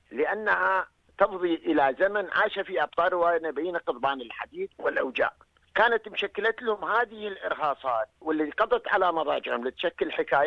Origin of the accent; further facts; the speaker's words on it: Iraq; أنا كعراقي أتحدث.